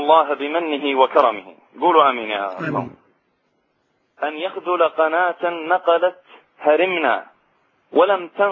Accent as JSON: {"language": "Arabic", "country": "Syria", "lives_now": "Qatar", "said": "أول شيء أنا سوري من مقيم في قطر"}